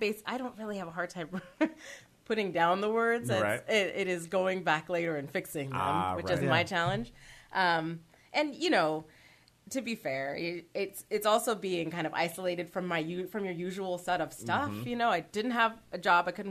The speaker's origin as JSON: {"language": "English", "region": "California", "country": "United States", "said": "I mean, I come from California where you'll talk to everybody who will make eye contact."}